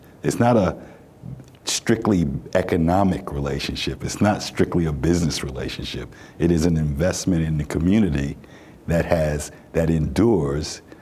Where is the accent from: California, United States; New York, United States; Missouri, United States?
New York, United States; Brooklyn; I'm a kid from Brooklyn, played stickball and basketball.